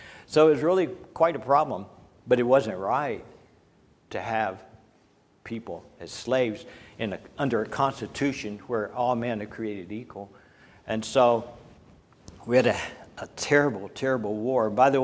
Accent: the South, United States; Well, the Civil War was bad, and it needed to happen. I grew up in the South.

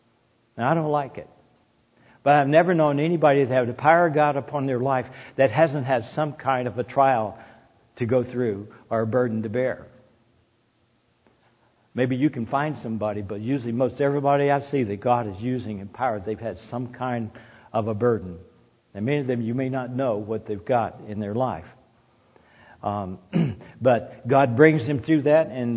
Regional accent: the South, United States; I grew up in the South. Education is a big deal down there to go get you a degree in all this stuff.

